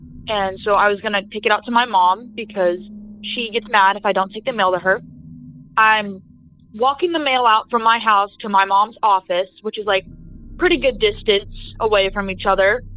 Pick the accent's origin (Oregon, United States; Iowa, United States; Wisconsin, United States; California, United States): Oregon, United States; I'm from Oregon. This story takes place in my hometown down south in the valley, Jervis, Oregon.